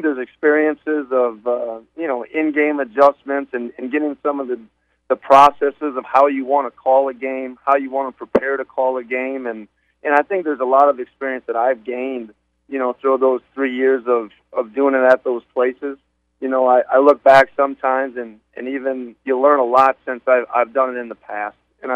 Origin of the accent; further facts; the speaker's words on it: Wisconsin, United States; now in St. Louis, United States; So and growing up in Wisconsin, I'm very well versed for this type of weather.